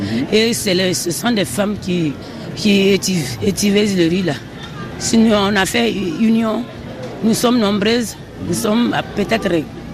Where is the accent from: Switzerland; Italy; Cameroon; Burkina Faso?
Burkina Faso; Diabo, Est; Mm-hmm. Je viens de Diabo.